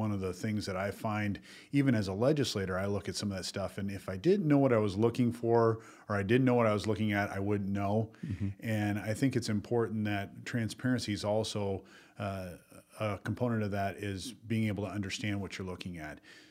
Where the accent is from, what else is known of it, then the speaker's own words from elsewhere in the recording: Dell Rapids, South Dakota, United States; they've done so much for me as a kid growing up in Del Rapids, as a student